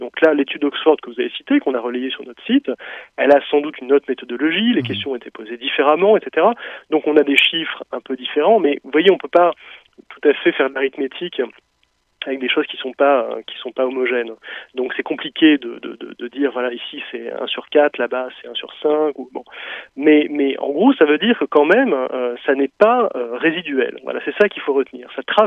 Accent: France; Et chez nous, en France, c'est 26%.

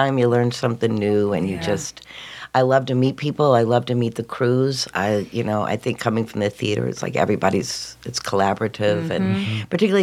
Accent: Tennessee, United States; back even in my hometown in Tennessee

